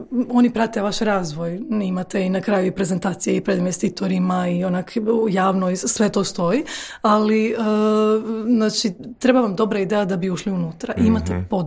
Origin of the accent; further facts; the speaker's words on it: Rijeka, Primorje-Gorski Kotar County, Croatia; Da, inače ja sam Riječanka, ne, pa ovaj, okay, kao pa se i osjećam tako